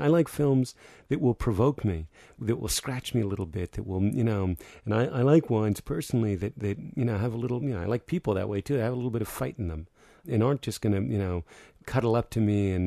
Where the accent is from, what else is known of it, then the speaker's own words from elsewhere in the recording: United States; I'm an American, and I grew up all over the world because my dad was a journalist.